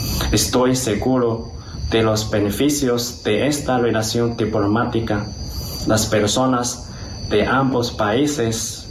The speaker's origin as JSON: {"language": "Spanish", "country": "China", "second_language": "Spanish", "moved": "yes", "lives_now": "Nicaragua", "said": "Como un chino que vive y trabaja en Nicaragua más de 16 años"}